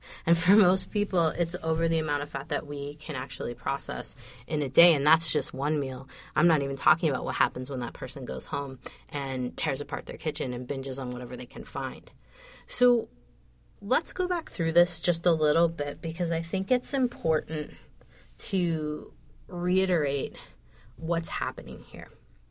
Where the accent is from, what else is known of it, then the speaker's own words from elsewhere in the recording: Midwest, United States; I grew up in the Midwest.